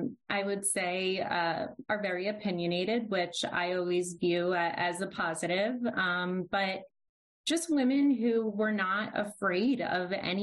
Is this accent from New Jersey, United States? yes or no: yes; New Jersey, United States; Jersey Shore, one of two. I'm the youngest.